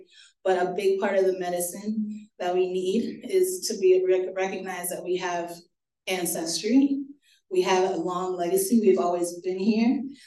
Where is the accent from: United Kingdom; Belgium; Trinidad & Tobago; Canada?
Trinidad & Tobago; now in Pittsburgh, United States; how did I end up in Pittsburgh? Because I'm from Trinidad